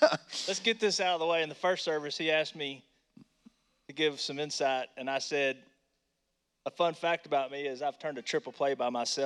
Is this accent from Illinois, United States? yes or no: no; Abilene, Texas, United States; So, yeah, I grew up here in Abilene